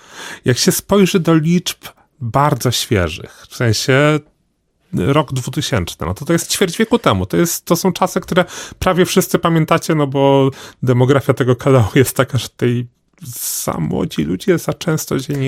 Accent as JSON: {"language": "Polish", "region": "Galicia", "country": "Poland", "said": "a my, ponieważ jesteśmy z Galicji, to tego nie rozumiemy, jak bogata była Wielkopolska"}